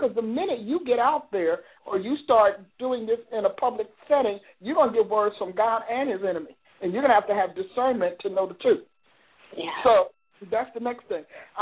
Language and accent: English; New Jersey, United States; How is my home state?